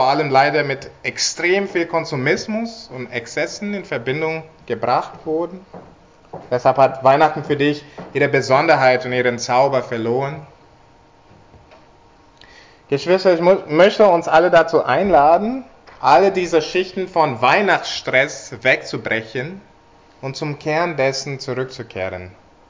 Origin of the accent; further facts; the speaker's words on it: India; Als ich klein war und in Indien gelebt habe, also ich bin in Indien aufgewachsen